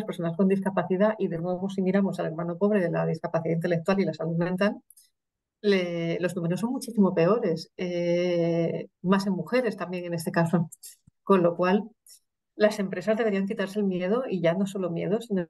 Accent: Asturias, Spain; soy de Asturias, no soy catalana

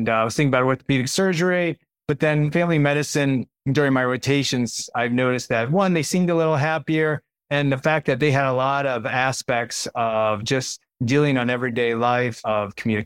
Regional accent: Canton, Ohio, United States; And so born and raised in Canton, Ohio, went to Cornell for undergrad. My parents are from Korea, came over to Milwaukee to study and end up in Canton, Ohio.

